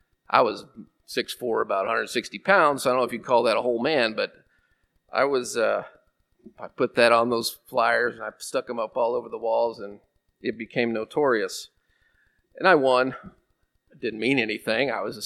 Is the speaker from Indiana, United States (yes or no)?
no; Illinois, United States; Well, at the time, I grew up in Southern Illinois, and the big economy in Southern Illinois was coal mining.